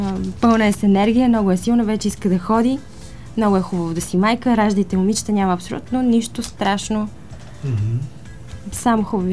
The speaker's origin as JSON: {"language": "Bulgarian", "town": "Kazanlak", "region": "Stara Zagora Province", "country": "Bulgaria", "tie": "born or raised there", "said": "Аз съм родена в Казанлък и така първите 7 са ми минали там."}